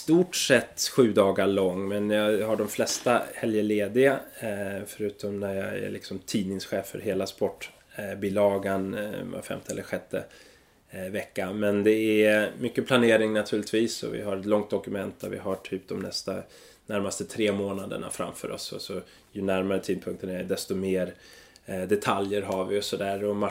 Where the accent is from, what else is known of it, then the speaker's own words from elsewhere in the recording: Sweden; also born or lived in United States; de bodde i USA, jag är född i USA, även om jag flyttade hem när jag var 3 år gammal